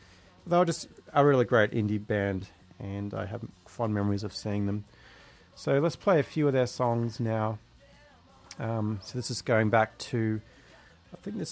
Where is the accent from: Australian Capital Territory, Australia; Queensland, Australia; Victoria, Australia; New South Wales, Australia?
Australian Capital Territory, Australia; Canberra; my hometown of Canberra where I grew up, which is the government town in Australia.